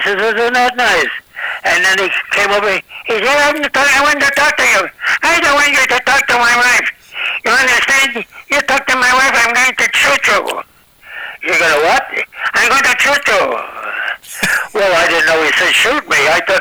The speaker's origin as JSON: {"language": "English", "region": "the South", "country": "United States", "accent": "Southern", "said": "And I want to tell you, in my Southern accent, I want to tell you, you drink this."}